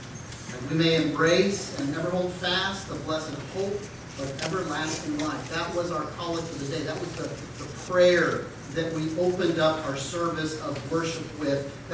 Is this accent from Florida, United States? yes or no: yes; Orlando, Florida, United States; kind of runs the gamut of what was available as elementary school growing up in Orlando